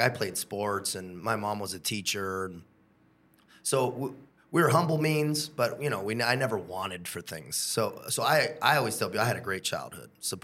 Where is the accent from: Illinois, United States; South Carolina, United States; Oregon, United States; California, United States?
California, United States; San Diego; Yeah, I grew up in San Diego, and we were coming down here in high school, man, even before 9/11